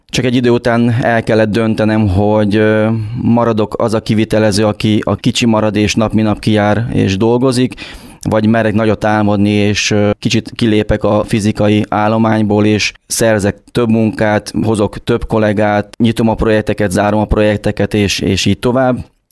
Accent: Transylvania, Romania; Erdélyből származom, egy nagyon kis faluból, valójában egy közel 1000 fős faluból származom. Nagyszüleim neveltek

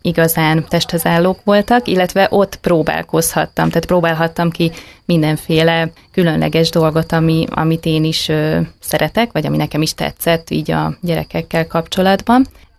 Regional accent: Tapolca, Veszprém County, Hungary; mert hogy én vidéki kislány vagyok, mondjuk így, Tapolcáról származom.

